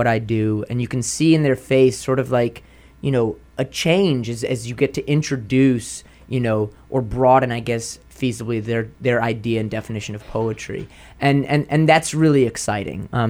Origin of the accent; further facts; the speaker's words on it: New Orleans, Louisiana, United States; these sort of stacked observations of my life around me growing up in New Orleans.